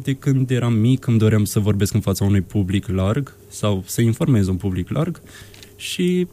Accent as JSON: {"language": "Romanian", "town": "Moinești", "region": "Bacău County", "country": "Romania", "said": "Vin din județul Bacău, municipiul Măinești"}